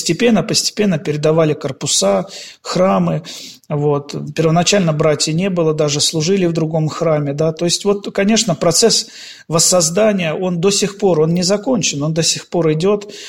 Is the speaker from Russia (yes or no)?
yes; Far East, Russia; Я сам дальневосточник, практически 20 лет отслужил на Сахалине.